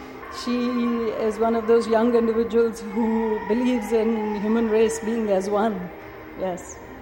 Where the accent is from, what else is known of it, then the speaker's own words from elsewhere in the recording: India; I am originally from India, yes.